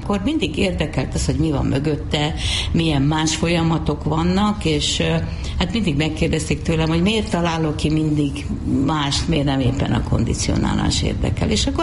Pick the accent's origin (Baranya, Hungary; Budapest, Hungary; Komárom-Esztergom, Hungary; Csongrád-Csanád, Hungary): Baranya, Hungary; Pécs; ott a Pécsi nitrogén művek, ahol a szüleim dolgoztak, tehát mindig szoktam, hogy egy műtrágyagyár mellett nőttem fel